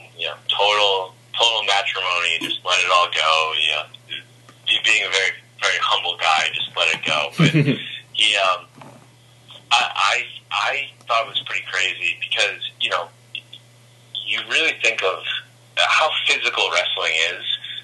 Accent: Boston, Massachusetts, United States; I'm from Boston, I'm a Red Sox fan.

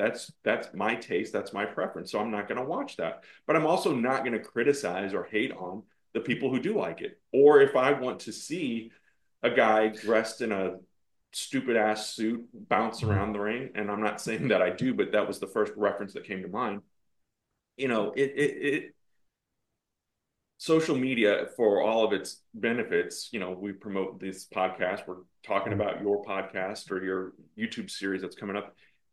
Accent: Midwest, United States; You know, growing up in the Midwest, we had access to Central States and Mid-South and World Class.

